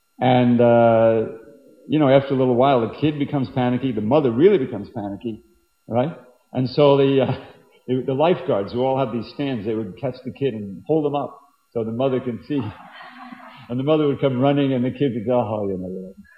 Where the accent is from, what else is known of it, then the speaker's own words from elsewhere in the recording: Long Island, New York, United States; when I grew up on Long Island, and it's not that far from the beach, anywhere you are on Long Island.